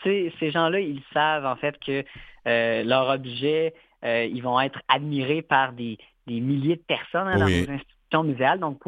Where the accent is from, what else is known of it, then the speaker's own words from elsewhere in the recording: Victoriaville, Quebec, Canada; now in Quebec City, Canada; je suis de Victoriaville. Je suis venu à l'étudier en archéologie à l'Université Laval.